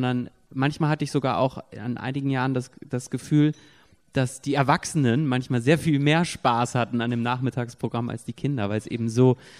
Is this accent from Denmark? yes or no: no; North Rhine-Westphalia, Germany; also ich komme ja aus dem Sauerland und wir kennen da alle irgendwie das Schützenfest